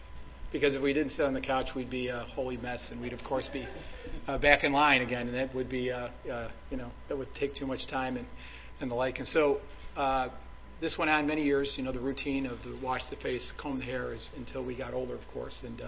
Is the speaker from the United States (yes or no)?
yes; Cleveland, Ohio, United States; So I grew up in Cleveland, which is where Cuyahoga County is, on the west side of Cleveland, in a very small house with six brothers and sisters and one bathroom.